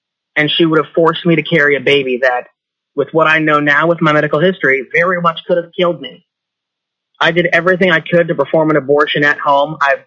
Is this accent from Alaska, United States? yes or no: yes; Kenai, Alaska, United States; I am from Kenai.